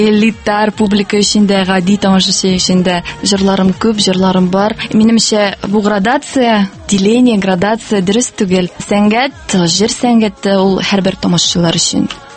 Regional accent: Yershov, Saratov Oblast, Russia; born there; Саратау өлкәсеннән, Ершов шәһәре. Монда тудым.

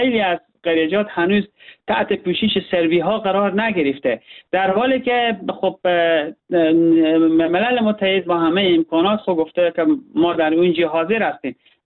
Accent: Herat, Afghanistan; به عنوان یک هراتی

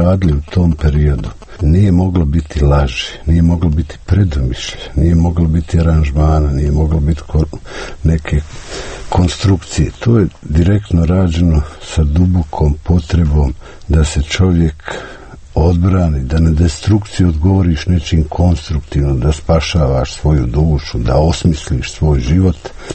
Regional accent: Sarajevo, Federation of Bosnia and Herzegovina, Bosnia & Herzegovina; Sarajevo je moj rodni grad. Moja porodica živi u Sarajevu s majčine strane preko 300 godina. Ja sam 8 puta izlazio iz Sarajeva, 8 puta sam se vraćao u Sarajevo.

